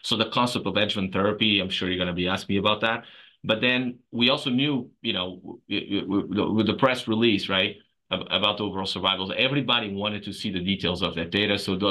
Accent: Lisbon, Portugal; now in Cleveland, United States; So trained, born and raised in Lisbon, Portugal. And, my adventure in U.S. started, almost a decade ago. And so I live in Cleveland

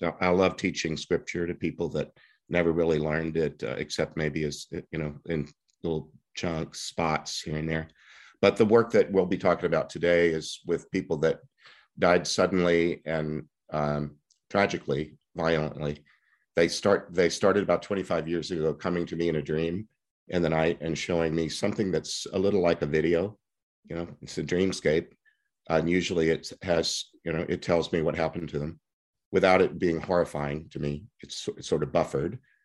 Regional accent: Texas, United States; born there; Well, it started in Texas when I was born in Southeast Texas in 1956, and I was raised in a Catholic home.

